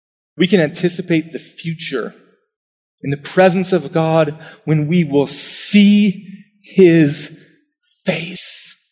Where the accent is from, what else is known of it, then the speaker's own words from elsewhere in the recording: Lake Elmo, Minnesota, United States; Growing up in Lake Elmo, Minnesota, my family and I lived in the same home for 18 years.